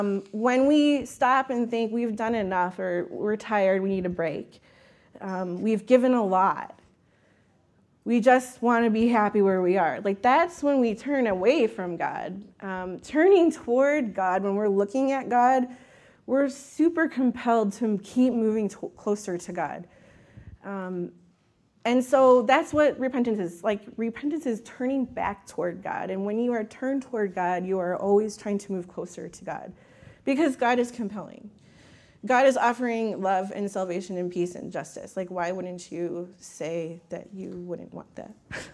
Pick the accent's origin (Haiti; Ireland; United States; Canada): United States; Michigan; because I'm from Michigan. Sometimes I go there in the winter.